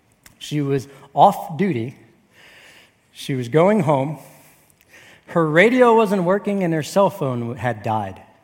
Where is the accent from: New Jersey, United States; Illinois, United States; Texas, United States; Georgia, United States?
New Jersey, United States; something you need to know about me is that I'm from New Jersey. And so when I get all fired up, I talk funny.